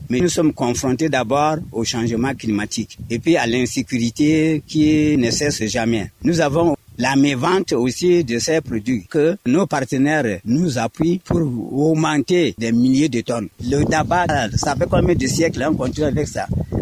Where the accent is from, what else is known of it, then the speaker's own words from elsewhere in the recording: Central African Republic; chez nous en République centrafricaine